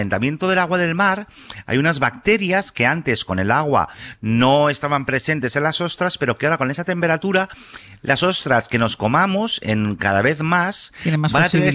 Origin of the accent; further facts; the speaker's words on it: Pamplona, Navarre, Spain; A ver, yo vengo de Pamplona tropical.